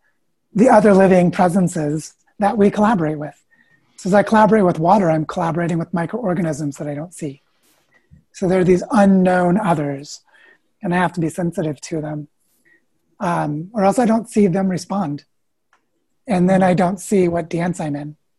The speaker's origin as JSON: {"language": "English", "region": "Missouri", "country": "United States", "tie": "born or raised there", "said": "growing up in Southwest Missouri and on a chicken farm where my mom had a collection of books"}